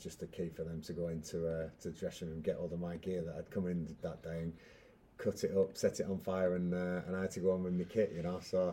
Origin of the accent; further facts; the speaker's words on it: Blackburn, North West England, United Kingdom; And honestly, I'm from Blackburn, which is like, it's not the biggest city in the world. It's not even a city, it's a town, and there's not much up there.